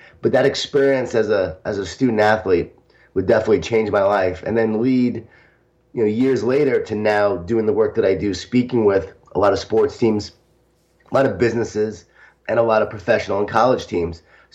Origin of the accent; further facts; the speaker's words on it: Smithtown, New York, United States; I was a high school athlete in Long Island, New York. I grew up in Smithtown, New York, Jewish Italian family, a lot of food, a lot of guilt, a lot of wine, a lot of whining